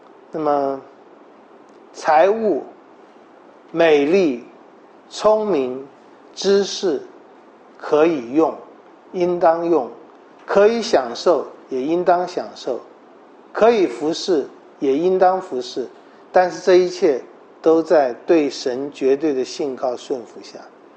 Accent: Taiwan; 以色列人或者说巴勒斯坦人或者说迦南人和我们台湾人和我们中国文化的想法有一点一样

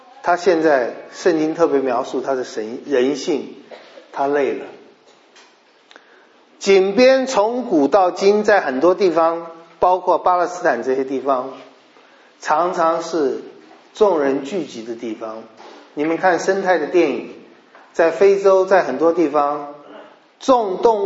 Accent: Hubei, China; 我听到乡音就顺眼，讲湖北话都是我的朋友，我是湖北人。

